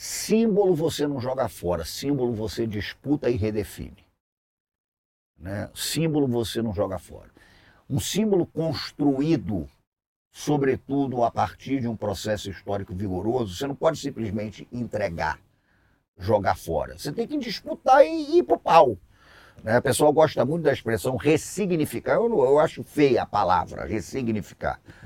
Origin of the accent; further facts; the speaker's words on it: Rio de Janeiro, Brazil; eu venho muito para São Paulo, sou do Rio de Janeiro, venho de uma família que é do Recife, né? Enfim, de Alagoas